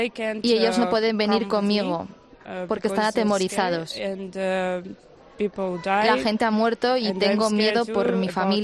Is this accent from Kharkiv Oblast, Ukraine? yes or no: yes; Kharkiv, Kharkiv Oblast, Ukraine; also born or lived in Lviv; now in Poland; Soy de Ucrania, de Kharkov, pero cuando la guerra empezó fui a Lviv y mi familia se quedó en Lviv y yo he venido a Polonia.